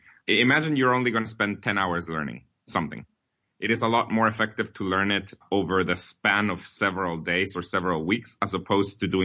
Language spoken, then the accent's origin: English; Guatemala; my views on education are very affected by where I'm from. I was born in Guatemala